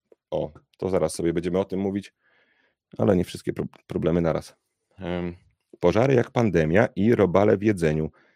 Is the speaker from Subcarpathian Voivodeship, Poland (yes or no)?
no; Gdynia, Pomeranian Voivodeship, Poland; Jestem z Gdyni w ogóle